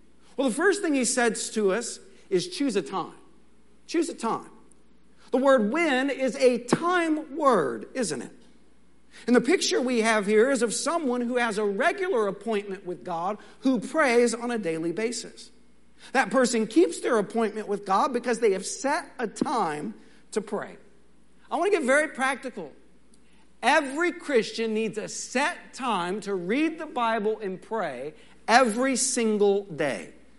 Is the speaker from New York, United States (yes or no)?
no; Texas, United States; And I'm a Texan too.